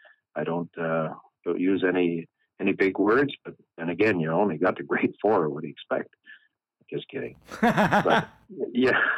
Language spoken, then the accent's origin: English; Campbellton, New Brunswick, Canada; And I'm from Campbellton. So I really get excited when I'm in my rental and I'm driving north from Bathurst on that highway.